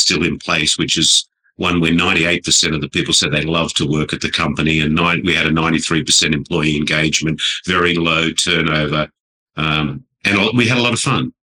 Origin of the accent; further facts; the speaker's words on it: Sydney, New South Wales, Australia; born there; I'm not Aussie. I was born in Sydney, Australia.